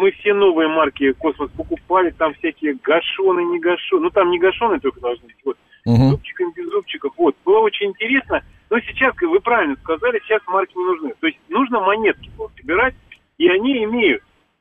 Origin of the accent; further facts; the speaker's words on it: Omsk, Omsk Oblast, Russia; я сам из Омска, у нас там три таких, ну, военных учреждения.